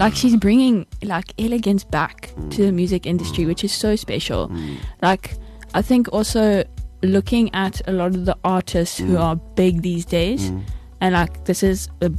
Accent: KwaZulu-Natal, South Africa; accent: KZN; Yeah, that's my KZN accent coming out.

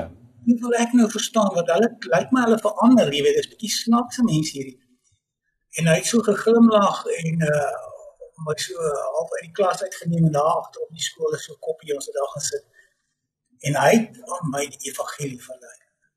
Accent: Troyville, Gauteng, South Africa; So aan die ooste kant van Johannesburg, arm area, Troyville, groot geword. Maar met groot genade beland in baie goeie skool. So ek het by JP Boys gematrikuleer.

